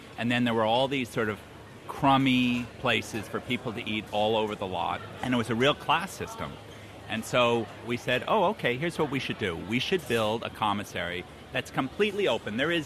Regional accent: Netherlands; I grew up in the Netherlands

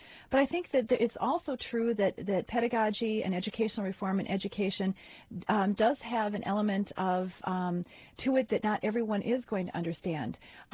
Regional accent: Bloomington, United States; You know, I grew up in Bloomington and went to the Bloomington schools

